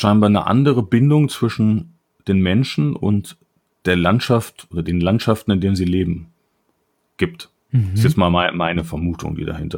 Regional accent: Germany; born there; now in Frankfurt, Germany; Ich bin ja bekanntermaßen kein gebürtiger Frankfurter. Dann sage ich eigentlich immer, ich bin im Harz geboren.

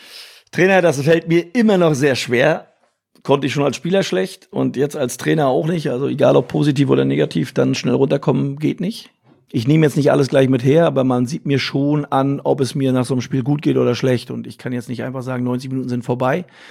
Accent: Rostock, Mecklenburg-Vorpommern, Germany; born there; Als gebürtiger Rostocker, nie bei Hansa Rostock gespielt, im Nachwuchs höchstens gegen

